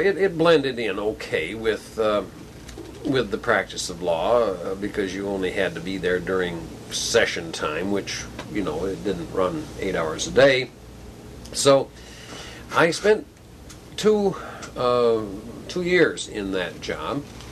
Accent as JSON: {"language": "English", "town": "Grand Ledge", "region": "Michigan", "country": "United States", "tie": "born or raised there", "said": "And from the Lansing area, including Grand Ledge, my hometown"}